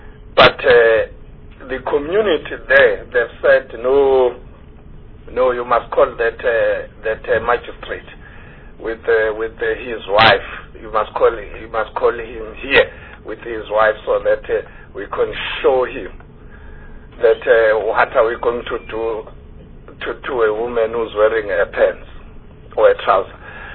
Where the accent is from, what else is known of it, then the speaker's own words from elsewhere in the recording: KwaZulu-Natal, South Africa; I want to tell you that I'm from KwaZulu-Natal.